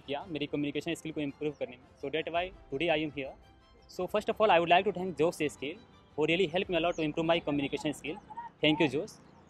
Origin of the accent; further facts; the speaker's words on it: Bihar, India; now in Delhi, India; और मैं बिहार से बिलोंग करता हूं। मैंने जो भी मेरा एजुकेशन मैंने बिहार से हिंदी मीडियम में मैंने प्राप्त की